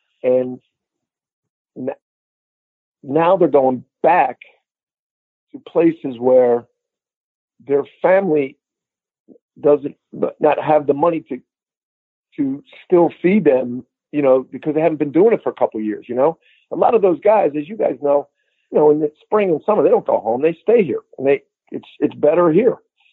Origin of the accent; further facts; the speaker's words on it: Philadelphia, Pennsylvania, United States; they're all Big Five guys because I grew up here in Philly